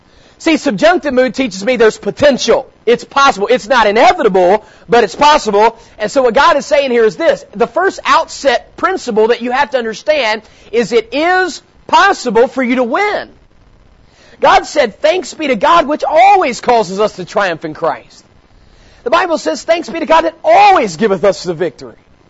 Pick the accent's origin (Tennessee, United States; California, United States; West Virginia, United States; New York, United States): West Virginia, United States; I grew up in West Virginia, and I went to a West Virginia public high school, okay?